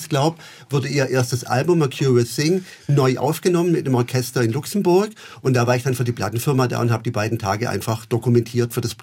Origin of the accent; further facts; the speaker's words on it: Kleinsachsenheim, Baden-Württemberg, Germany; also born or lived in Bietigheim-Bissingen; Bin da geboren, bin 5 Kilometer entfernt aufgewachsen in Kleinsachsenheim und ich bin wirklich Bietigheim-Bissinger durch und durch. Ich ging da auf die Schule